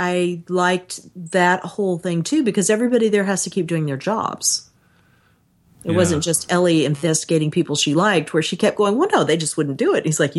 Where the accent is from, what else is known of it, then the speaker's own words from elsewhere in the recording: United States; I am an American. More is more.